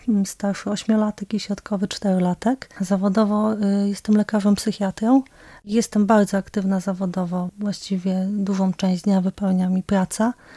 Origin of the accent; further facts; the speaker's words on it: Lebanon; also born or lived in Poland; Nie, ja się urodziłam w Polsce. Jak miałam 7 miesięcy, rodzice tam wyjechali i tam mieszkaliśmy długi czas, do czasów wojny, kiedy już rzeczywiście trzeba było uciekać.